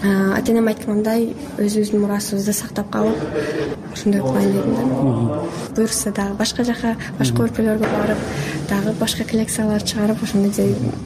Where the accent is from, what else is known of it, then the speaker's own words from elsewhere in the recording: Bishkek, Kyrgyzstan; Бишкек шаарында төрөлүп өскөн үчүн орус мектепте окугам, аздагы славянскийде окуп, ошо менин черим баары орусча.